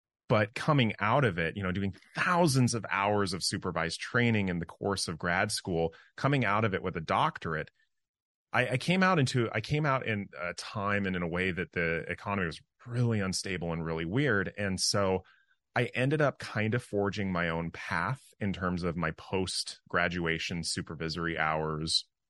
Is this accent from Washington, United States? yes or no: yes; Seattle, Washington, United States; I'm born and raised in Seattle. I still live here. I love it here.